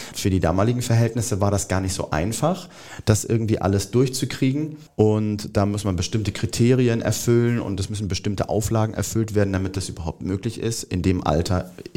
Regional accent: Siegen, North Rhine-Westphalia, Germany; born there; weil ich komme gebürtig aus Siegen.

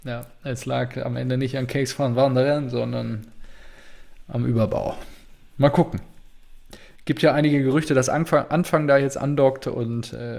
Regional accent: North Rhine-Westphalia, Germany; zu der Region, in der ich hier leben darf oder... zu meiner westfälischen Heimat, auch Ostwestfalen, die Bielefelder

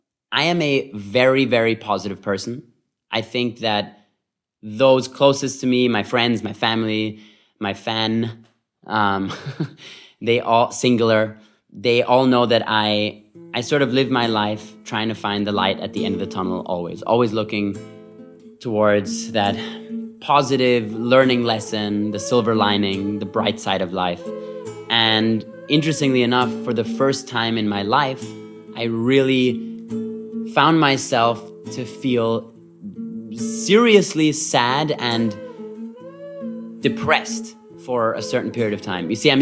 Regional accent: Vienna, Austria; now in Berlin, Germany; of four brothers to two wonderful Israeli parents, and I grew up in Vienna, Austria

